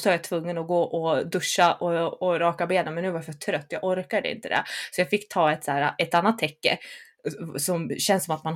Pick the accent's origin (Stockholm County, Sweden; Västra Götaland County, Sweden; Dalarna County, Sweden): Dalarna County, Sweden; Gustavs; jag är ju härifrån. Jag är ju från ett litet ställe då som heter Gustavs.